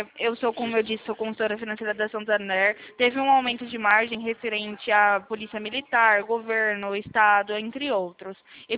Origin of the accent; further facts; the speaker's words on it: Sumaré, São Paulo, Brazil; Eu sou aqui de Sumaré, do interior de São Paulo.